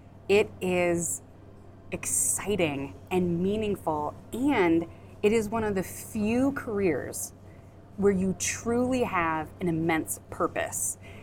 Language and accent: English; Valley City, North Dakota, United States; When I think about growing up, I grew up in Valley City, North Dakota.